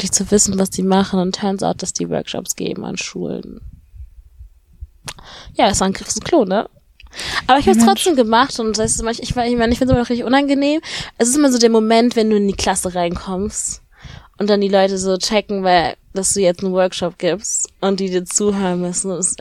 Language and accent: German; Germany; ich komme aus Deutschland